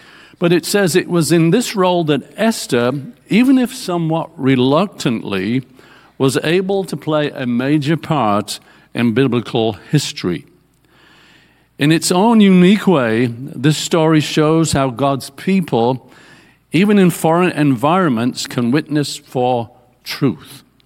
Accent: England, United Kingdom; I'm from England.

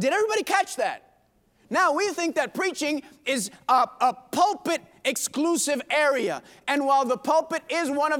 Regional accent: Puerto Rico; I'm from Puerto Rico. Puerto Rico's an island, and it's still there.

